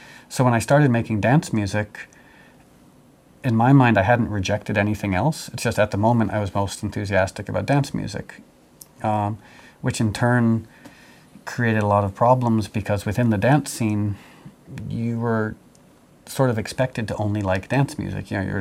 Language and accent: English; New York City, New York, United States; that comes from being a New Yorker, you know, because New York is such a varied and diverse place to live